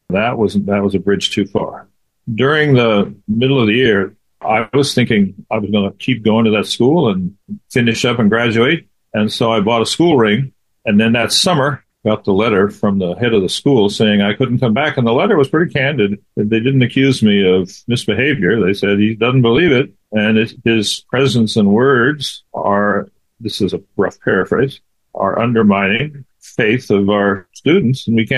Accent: Kansas, United States; I was born in Kansas. My family settled in Kansas.

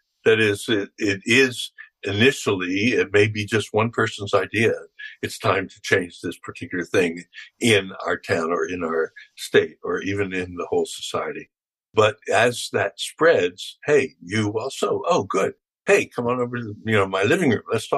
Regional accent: Philadelphia, Pennsylvania, United States; A neighboring town to my town, I'm from Philadelphia.

